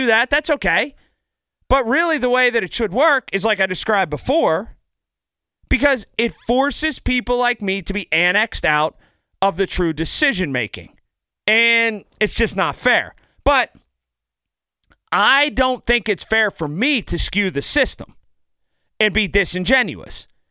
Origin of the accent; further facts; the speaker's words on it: Pennsylvania, United States; accent: Western Pennsylvania; I know I talk terribly like I'm from Western Pennsylvania because I am.